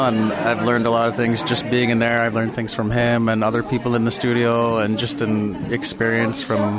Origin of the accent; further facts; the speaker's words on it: Nunavut, Canada; I'm a jeweler from Nunavut, and I'm here showing my work.